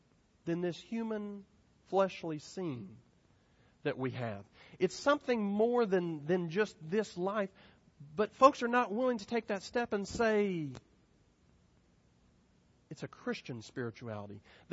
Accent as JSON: {"language": "English", "town": "Denver", "region": "Colorado", "country": "United States", "said": "And I come, most of y'all know, I'm from Denver."}